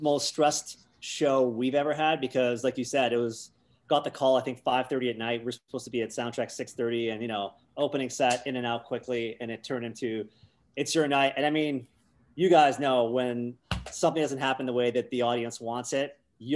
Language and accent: English; Canada; born there; English is a second language; I was born here, but I lived overseas like when I was young. So when we moved back, I couldn't speak English, and there's lots of stories about that.